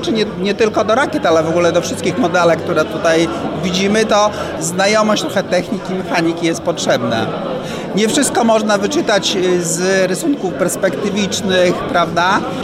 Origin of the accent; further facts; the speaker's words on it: Bielsk Podlaski, Podlaskie Voivodeship, Poland; jestem z Bielska Podlaskiego.